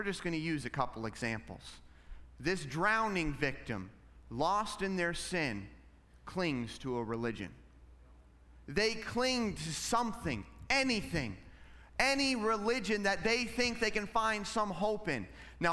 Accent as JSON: {"language": "English", "region": "Alaska", "country": "United States", "tie": "born or raised there", "said": "Now, I grew up in Alaska where most of the time everything was frozen."}